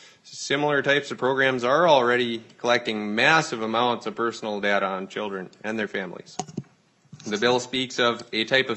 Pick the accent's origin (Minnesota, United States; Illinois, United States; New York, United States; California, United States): Minnesota, United States; Roseau; I'm from a constituent of District 1A. I'm from Roseau